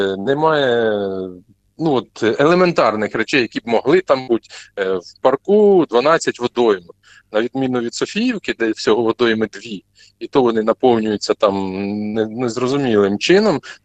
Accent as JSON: {"language": "Ukrainian", "town": "Bila Tserkva", "region": "Kyiv Oblast", "country": "Ukraine", "tie": "born there", "said": "Так, я народився в Білій Церкві"}